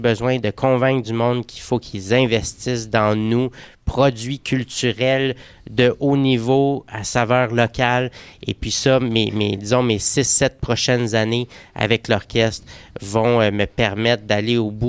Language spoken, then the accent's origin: French; Quebec, Canada; Ça nous appartient en tant que Québécois.